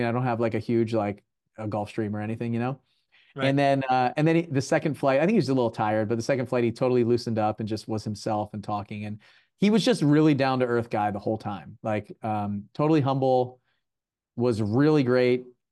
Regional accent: Baltimore, Maryland, United States; Yeah, so I grew up in Baltimore. Like, my middle school and high school years were in outside of Baltimore in a suburb.

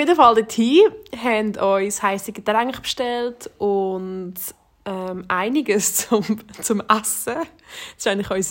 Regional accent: Switzerland; weil also bei uns in der Schweiz, let's be real, zeigst du es nicht wirklich wunderschön

